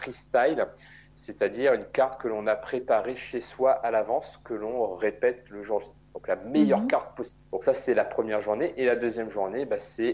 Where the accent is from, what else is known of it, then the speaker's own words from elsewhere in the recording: Plaine-des-Palmistes, Réunion, France; moved away as an adult; je viens de l'île de la Réunion. J'ai grandi à la plaine des Palmistes, qui est la plus petite commune de l'île de la Réunion. Mais ma famille est originaire de la ville du Tampon, qui est une commune du sud de la Réunion. Et j'ai passé ma vie jusqu'à l'âge de 20 ans.